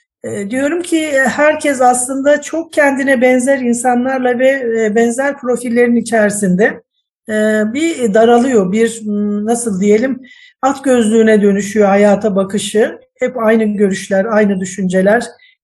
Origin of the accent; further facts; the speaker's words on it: Black Sea Region, Turkey; also born or lived in Adana / Sivas; 1876'da gelmişler. Bir göçerlik var. O yüzden Karadenizliyim.